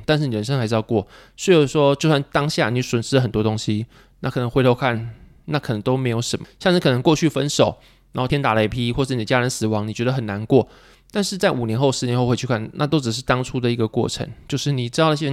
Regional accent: Taiwan; 在这个30几年间呢，我们台湾人增加了7岁的余命

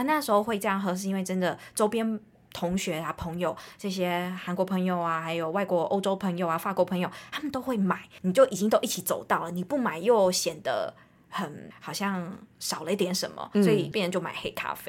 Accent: Taiwan; 所以其实以我们台湾人的口味去吃啊

